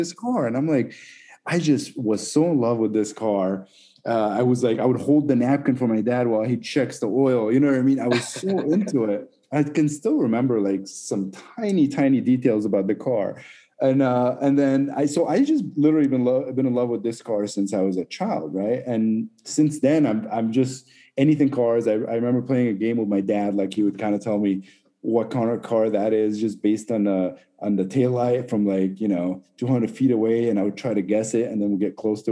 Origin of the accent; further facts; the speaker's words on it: Egypt; I mean, I grew up in Egypt. So we didn't have a race scene or anything.